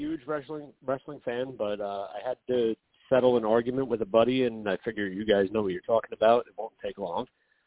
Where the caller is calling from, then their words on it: New Jersey, United States; How you doing? … New Jersey.